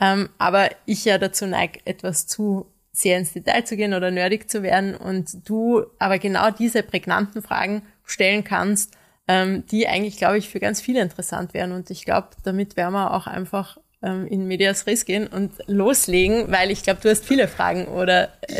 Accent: Villach, Carinthia, Austria; Beide aus Villach, ja.

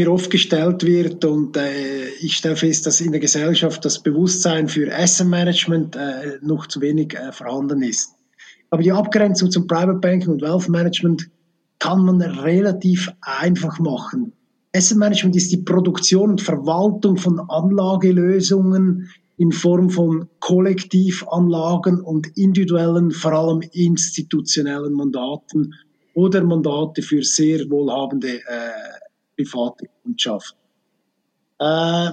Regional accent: Uri, Switzerland; ich komme aus dem Kanton Uri

